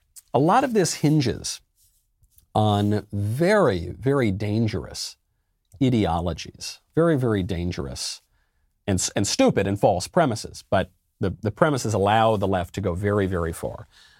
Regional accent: New York, United States; And I'm a New Yorker, so I certainly don't watch the Patriots.

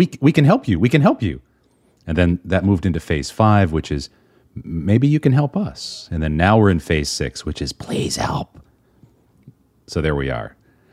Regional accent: Boston, Massachusetts, United States; WBZ here in my hometown of Boston

